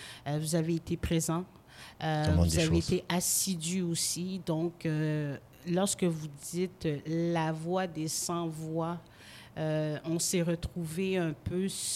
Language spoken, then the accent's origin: French; Haiti; comme qu'on dit dans mon pays d'origine qui est Haïti